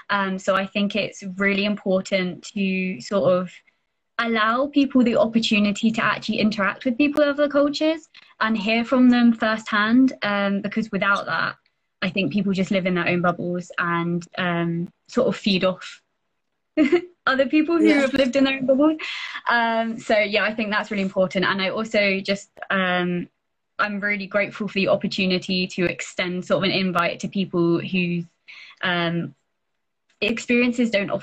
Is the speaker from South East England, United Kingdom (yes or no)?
yes; South East England, United Kingdom; Yeah, I am from Kent, though, so quite a way away. I've lived near Dover, which in like quite a rural area.